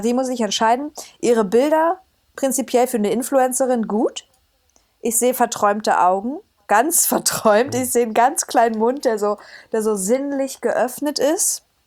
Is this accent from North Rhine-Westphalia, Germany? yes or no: no; Cottbus, Brandenburg, Germany; Wurde mir nämlich gesagt, wo kommst denn du her? Naja, aus Cottbus.